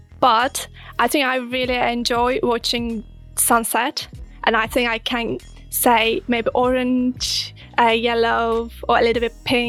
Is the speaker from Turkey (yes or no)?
yes; Turkey; I do parkour and free running, and I'm from Turkey.